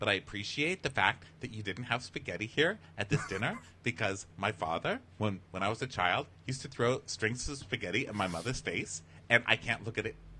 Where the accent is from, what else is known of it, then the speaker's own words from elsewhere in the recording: El Paso, Texas, United States; I'm from El Paso, Texas, and I went to many, many a rodeo as a child.